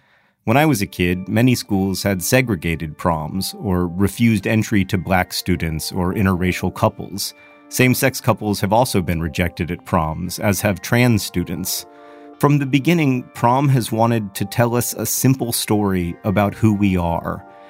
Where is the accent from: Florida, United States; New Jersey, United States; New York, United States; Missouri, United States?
Florida, United States; Orlando; I did attend one in 1994 in my hometown of Orlando, Florida.